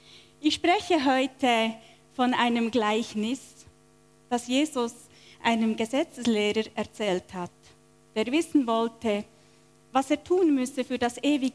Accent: Switzerland; now in Germany; Wie gesagt, ich werde 46. Es ist nicht zu überhören, dass ich nicht aus Deutschland komme. Ich bin Schweizerin und ich bin seit Januar 15 lebe ich in Deutschland

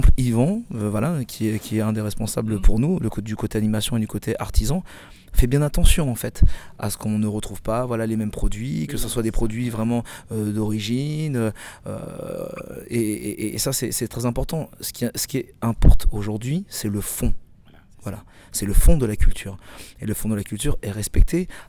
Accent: Tahiti, Windward Islands, French Polynesia; Le tressage, c'est un art. Aussi chez nous, à Tahiti.

